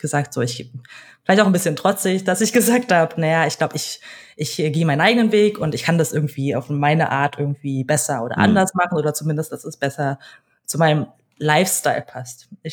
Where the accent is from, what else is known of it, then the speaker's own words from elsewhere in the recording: Berlin, Germany; Ich wurde in Berlin geboren, bin vor allen Dingen als Kind einer alleinerziehenden Mutter groß geworden.